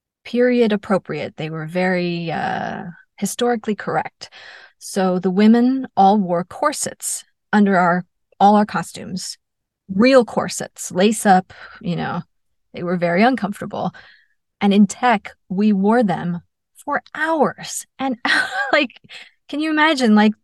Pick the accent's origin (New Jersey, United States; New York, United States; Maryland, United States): New York, United States; And, you know, I'm from New York.